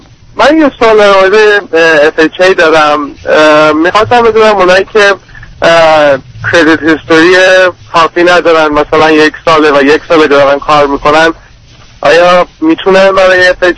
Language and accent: Persian; Iran; now in United States; من خب out of country بودم، اگر از ایران اومدم اونجا